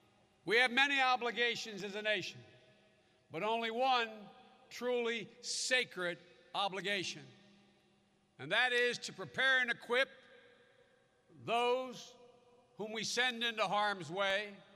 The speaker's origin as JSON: {"language": "English", "region": "Delaware", "country": "United States", "tie": "born or raised there", "said": "And to my home state commander, Bob Wilkinson, and to the ladies' auxiliary, Roberta Walker, President, I want to thank you for all you've done for the state of Delaware"}